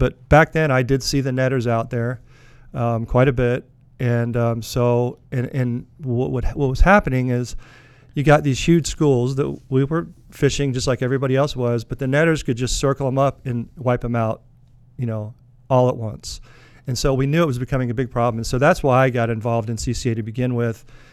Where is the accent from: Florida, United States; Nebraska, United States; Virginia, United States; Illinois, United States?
Florida, United States; Orlando; also born or lived in Winter Park; Actually, I was born in Winter Park, which is right outside of Orlando.